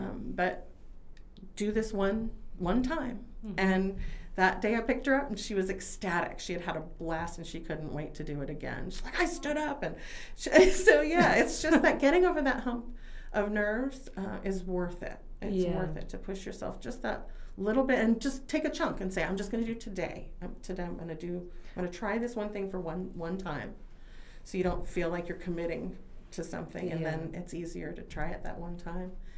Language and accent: English; California, United States; also born or lived in Colorado; The I grew up in California and I lived in Colorado, so I had the ocean, then I had the Rocky Mountains. And then I came here, and I have both.